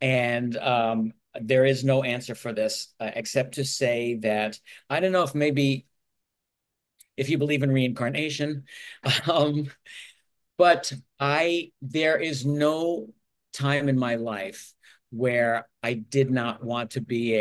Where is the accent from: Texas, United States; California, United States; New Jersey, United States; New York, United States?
New York, United States; New York City; I grew up in New York City.